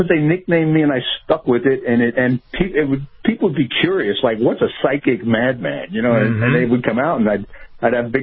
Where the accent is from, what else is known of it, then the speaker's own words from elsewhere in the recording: Allentown, Pennsylvania, United States; I worked in Allentown. I grew up in Allentown, and I worked in a steel mill.